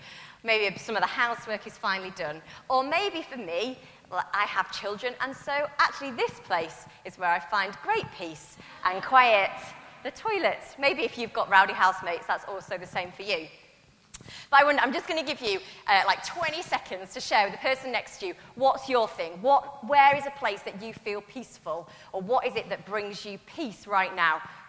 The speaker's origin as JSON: {"language": "English", "town": "Hull", "region": "Yorkshire and the Humber", "country": "United Kingdom", "tie": "born or raised there", "said": "I was brought up in Hull on the East Coast"}